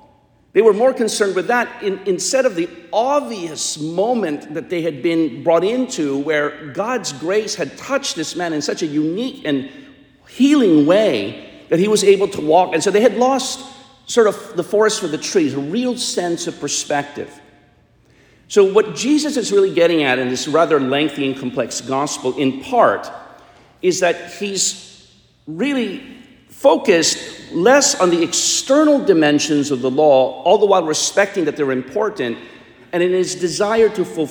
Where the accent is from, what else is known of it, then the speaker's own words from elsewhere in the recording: United States; Being an American, I could go either way.